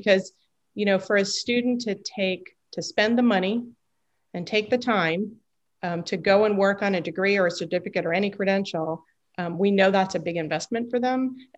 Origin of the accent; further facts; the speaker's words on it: Columbia, Maryland, United States; which is located a few miles from the house I grew up in Columbia, Maryland. So that kind of seemed like a sign. So I moved back to Maryland